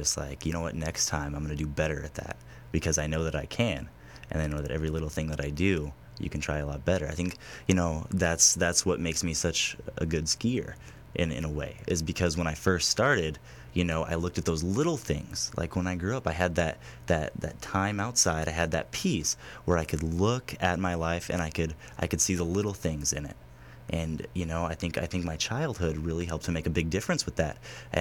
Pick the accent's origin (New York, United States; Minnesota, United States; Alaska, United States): Alaska, United States; Homer; Well, originally I was born and lived the first 8 years of my life in Homer. And I love Homer. I love fishing. I grew up on a farm, 640 acres.